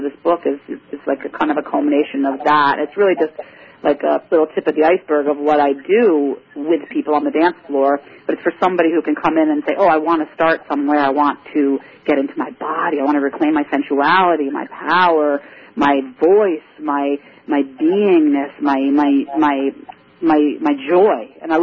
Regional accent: New York, United States; I'm a New Yorker originally

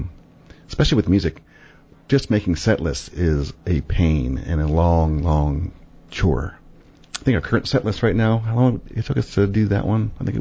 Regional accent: New Jersey, United States; And for me, you know, I grew up in New Jersey, and I was lucky enough to have a basement.

